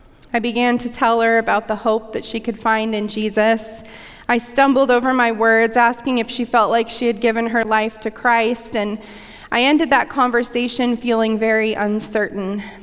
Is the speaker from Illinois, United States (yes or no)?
no; Chinle, Arizona, United States; I grew up in Chinle. Chinle was the place that I first learned to share my faith.